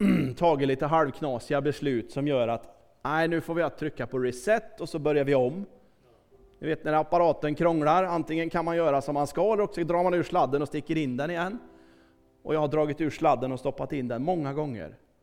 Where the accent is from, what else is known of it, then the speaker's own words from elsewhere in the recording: Kristinehamn, Värmland, Sweden; Jag har varit döpt som liten grabb i Kristinehamn där pappa var pastor och jag är uppvuxen. Haft kristna föräldrar och levt i en kyrklig miljö stora delar av mitt liv.